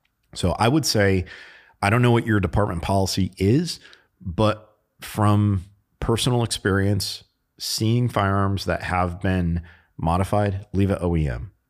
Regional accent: Bristol, Connecticut, United States; I still check out the Bristol Press, which is the newspaper from my hometown, childhood home.

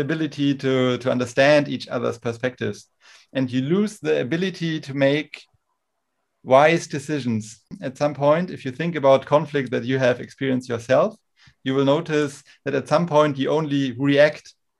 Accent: Germany; Growing up in Germany, I went to a German school, so this influenced me in a specific way.

